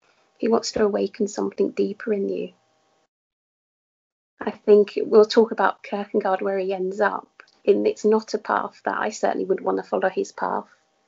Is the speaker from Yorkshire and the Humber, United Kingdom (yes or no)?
no; East of England, United Kingdom; it was just by chance I returned to where I grew up in Essex.